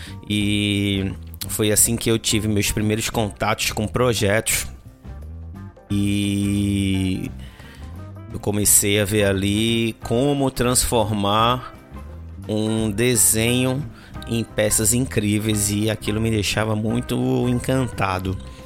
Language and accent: Portuguese; Recife, Pernambuco, Brazil; eu sou recifense, torcedor do esporte, e nessa época que eu morava em Recife, que eu era criança, pré-adolescente